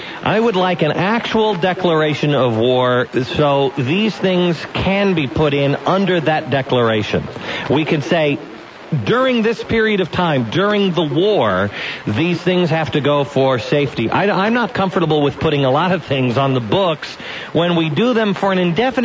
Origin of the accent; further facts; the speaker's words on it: Seattle, Washington, United States; I'm from the West Coast. I grew up in the Seattle area.